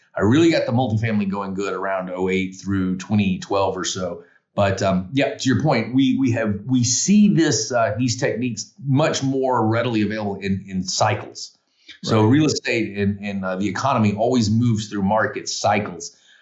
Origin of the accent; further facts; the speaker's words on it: Macon, Georgia, United States; I'm from Macon, Georgia. And middle Georgia area has always been somewhat of a economically distressed area, not the most affluent area.